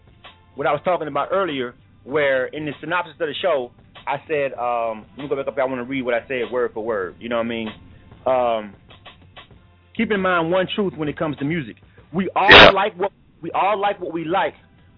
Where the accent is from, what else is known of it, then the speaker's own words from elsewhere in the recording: the South, United States; So I don't, and I'm like that because I'm from the South, and I don't necessarily listen to what everybody think is hot.